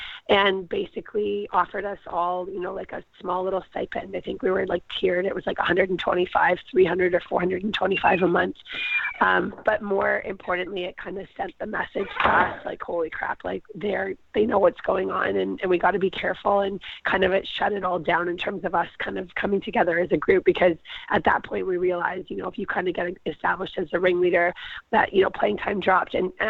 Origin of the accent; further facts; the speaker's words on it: Vancouver, British Columbia, Canada; also born or lived in United States / Denmark; I guess for me, I grew up in Vancouver. I played on the provincial team. I went away to university in the U.S.